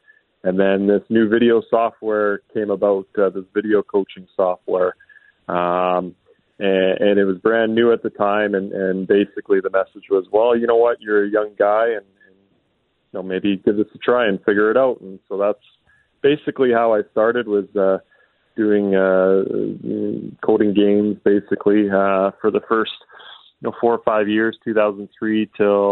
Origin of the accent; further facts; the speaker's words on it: Regina, Saskatchewan, Canada; now in Kamloops, Canada; I grew up in Regina, watched the Pats through the 90s most of the time. And then Kamloops was you know, really my family's home. Most of my family's from here. We came here every summer.